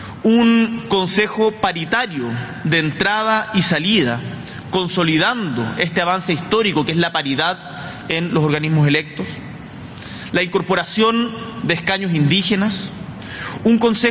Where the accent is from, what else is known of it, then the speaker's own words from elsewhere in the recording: Chile; Vaya por este medio mi gratitud como chileno y como presidente de la República.